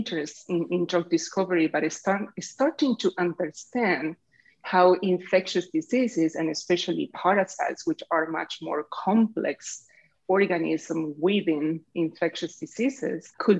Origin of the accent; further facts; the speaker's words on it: Argentina; because I'm originally from Argentina. And back home, one of my aunts, they own a pharmacy.